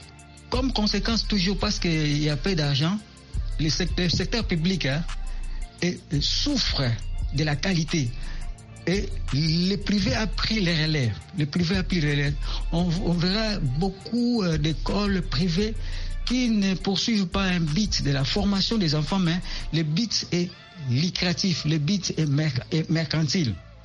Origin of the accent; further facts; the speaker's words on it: DR Congo; ici chez nous en Afrique, particulièrement dans mon pays, la RDC.